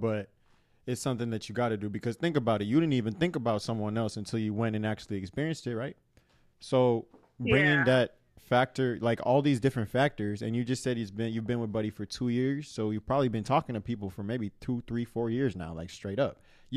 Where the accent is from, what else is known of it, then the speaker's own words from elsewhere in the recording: Nigeria; as Nigerian kids, like, some people care about culture to the point where they won't even fall in love with somebody that is outside of their culture.